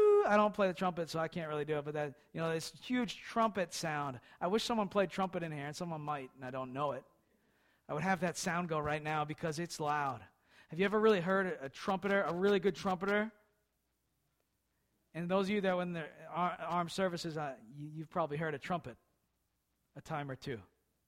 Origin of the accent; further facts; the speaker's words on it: Boston, Massachusetts, United States; accent: Bostonian; I got my Bostonian accent back.